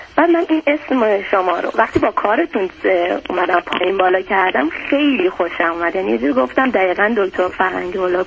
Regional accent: Khorasan, Iran; من مال خراسان هستم

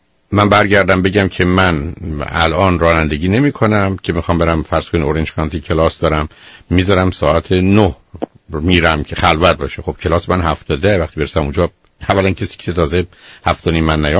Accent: Iran; born there; ما تو ایران متولد شدیم، فارسی هم یاد گرفتیم،

